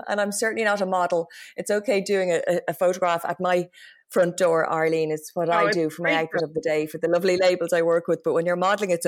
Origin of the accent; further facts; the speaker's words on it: Rathfarnham, Leinster, Ireland; I'm from Rathfarnham, and all my family, I've got six siblings. And my mom lives in Rathfarnham still.